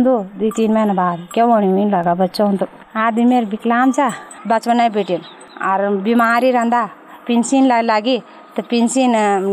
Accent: Kotiyar, India; मेरा गाँव नाम कोटियार छ।

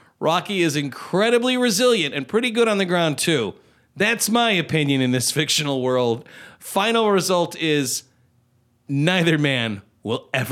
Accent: Germany; now in Miami, United States; I'm 28, and I'm from Germany. We met in Germany, and between us, we speak German. I don't know how to speak Spanish. We moved to Miami 6 months ago because of his job

